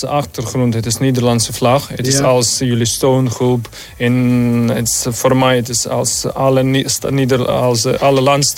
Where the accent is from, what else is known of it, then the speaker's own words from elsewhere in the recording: Ukraine; Dutch is a second language; moved away as an adult; now in Netherlands; Ja, ik kom uit Oekraïne.